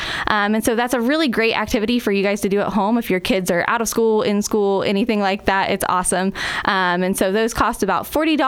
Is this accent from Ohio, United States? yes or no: yes; Ohio, United States; I'm actually from Ohio, so I worked at a zoo out there.